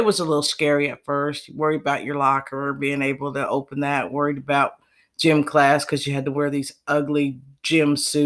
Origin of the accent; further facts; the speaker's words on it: St. Joseph, Missouri, United States; Destiny, I've lived in St. Joseph, Missouri all of my life.